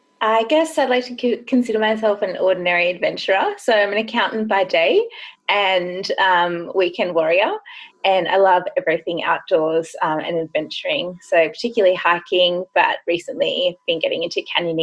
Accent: Grays Point, New South Wales, Australia; I grew up in Grays Point, which is right in the national park.

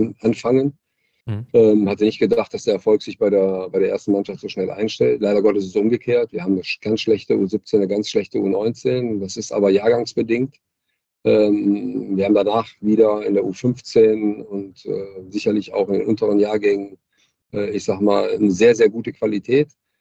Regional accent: Solingen, North Rhine-Westphalia, Germany; Solingen ist meine Heimatstadt. Ich bin dort geboren

